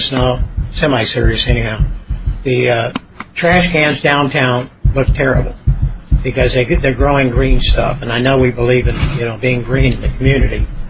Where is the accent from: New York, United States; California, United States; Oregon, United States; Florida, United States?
Florida, United States; Now, I'm from Florida, so I want you to know it's a major sacrifice for me to be here this part.